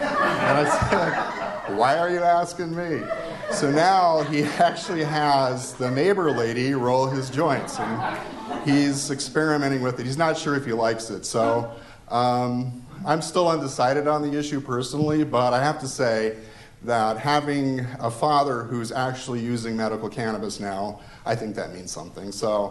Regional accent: Phoenix, Arizona, United States; And when I was growing up, I grew up in Phoenix, and my dad was a rancher.

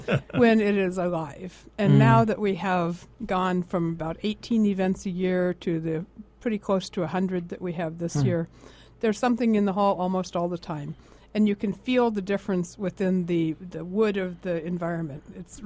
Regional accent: Kansas City, United States; and I'm from Kansas City

